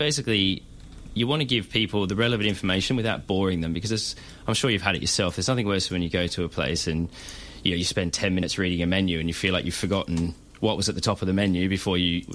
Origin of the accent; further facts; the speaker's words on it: Australia; also born or lived in United Kingdom; No, not from the UK. No, I'm Australian.